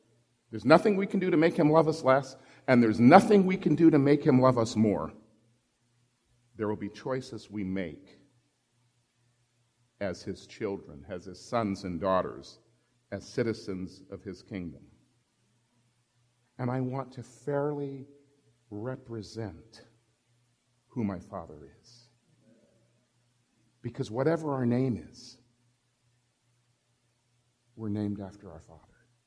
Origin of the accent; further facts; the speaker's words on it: Liberia; born there; I was born in Liberia of American parents, so I was entitled to U.S. citizenship.